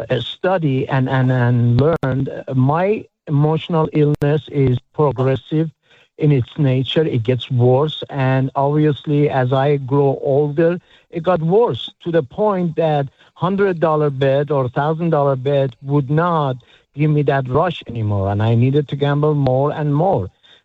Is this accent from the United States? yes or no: no; Iran; moved away; I'm Persian.